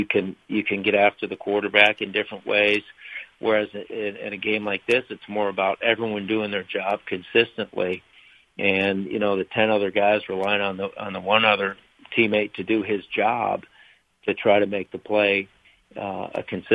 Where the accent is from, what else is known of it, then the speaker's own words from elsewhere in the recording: Cleveland, Ohio, United States; I'm from Cleveland, and I've always been a Cleveland Browns fan.